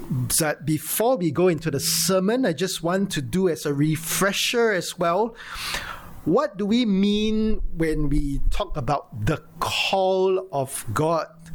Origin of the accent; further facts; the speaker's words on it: Singapore; When you think of this word as a Singaporean, right, you think of a policeman saman, a judge saman